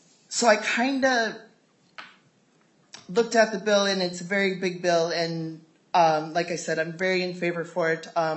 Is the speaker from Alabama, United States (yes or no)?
no; Minnesota, United States; I am Dakota, and my homelands are the Shakopee Mdewakanton Sioux community, and I come from